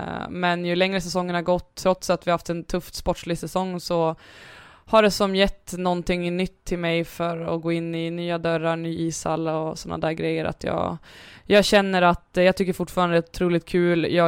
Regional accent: Frånö, Västernorrland County, Sweden; Jag var ju en bybo, jag var ju inte från stan. Jag var ju från Frånö, det var ju 5 kilometer utanför.

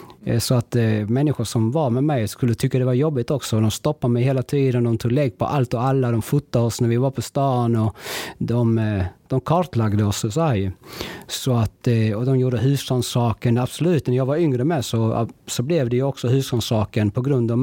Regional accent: Gamlegården, Skåne, Sweden; Men det är ju där jag växte upp, och i Gamlegården.

